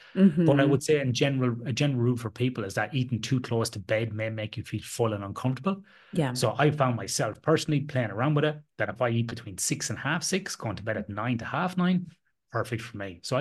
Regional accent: Ireland; I had enough cold growing up in Ireland

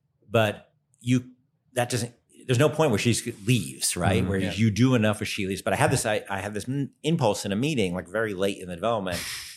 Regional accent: New York, United States; I was born in New York, and growing up in New York, and my father worked in New York

